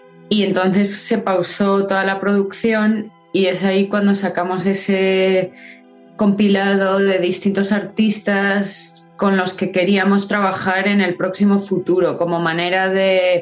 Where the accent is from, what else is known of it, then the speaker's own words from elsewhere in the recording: San Antonio de los Altos, Miranda, Venezuela; era de San Antonio de los Altos, que es de donde yo soy, es una ciudad dormitorio cercana a Caracas.